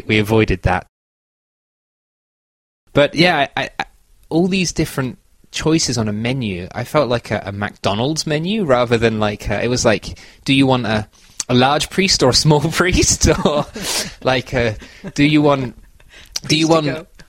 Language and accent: English; United Kingdom; Well, yeah, because I'm British, maybe.